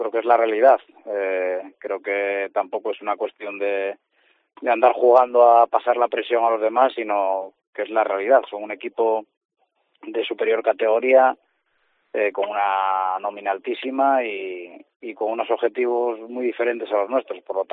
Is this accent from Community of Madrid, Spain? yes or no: no; Llanes, Asturias, Spain; lógicamente soy de Llanes, yo nací aquí, soy de aquí y lo vivo todos los días